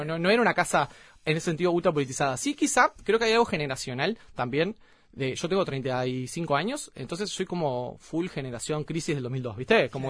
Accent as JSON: {"language": "Spanish", "town": "Ciudad de la Costa", "region": "Canelones", "country": "Uruguay", "said": "Yo vengo de una familia así como laburante, trabajadora, entonces está, para poder bancarme, nosotros somos de Ciudad de la Costa"}